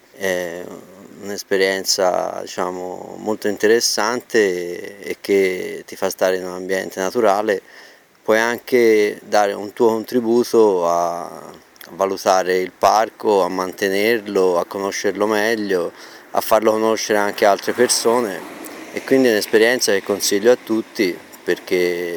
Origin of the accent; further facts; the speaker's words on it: Florence, Tuscany, Italy; ho 48 anni e sono di Firenze.